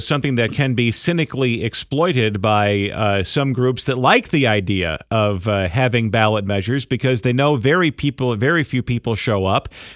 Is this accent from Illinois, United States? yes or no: yes; Chicago, Illinois, United States; I grew up in Beverly and home of the Southside Irish Parade.